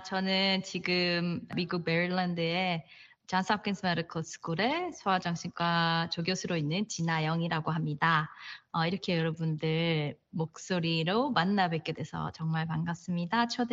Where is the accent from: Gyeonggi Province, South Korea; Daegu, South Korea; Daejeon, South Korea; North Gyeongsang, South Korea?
Daegu, South Korea; 왜냐하면 전 대구 사람이거든요. 엄청 춥잖아요.